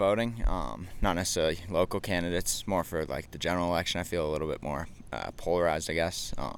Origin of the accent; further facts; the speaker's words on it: Jackson, United States; I'm from Jackson. I'm just about to leave for college